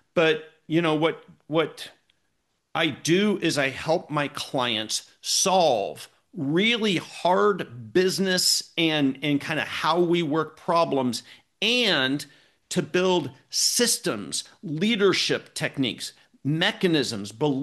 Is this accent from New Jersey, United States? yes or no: no; Portland, Oregon, United States; I grew up in Portland, Oregon. I went to Oregon State.